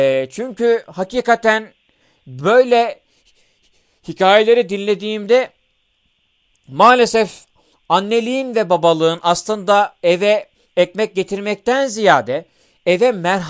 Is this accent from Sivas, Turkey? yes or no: no; Soma, Manisa, Turkey; Bugün mikrofonlar memleketim Manisa Soma'da.